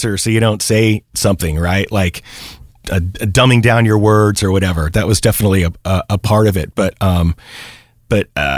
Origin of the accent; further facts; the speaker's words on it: Garden Grove, California, United States; I grew up in Garden Grove, which is in Orange County.